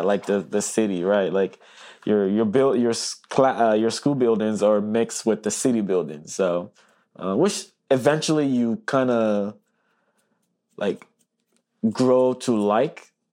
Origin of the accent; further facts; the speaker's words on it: Togo; moved away; And obviously, growing up in Togo, that's our number one sport.